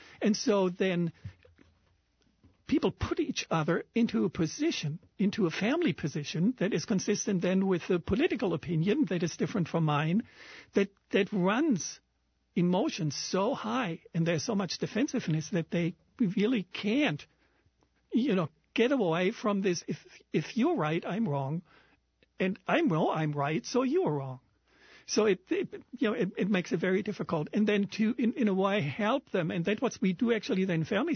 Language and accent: English; Germany; English is a second language; now in Hawaii, United States; I'm originally from Germany, so in Hawaii, this whole campaigning for me is still something that is fairly foreign, although I'm a U.S. citizen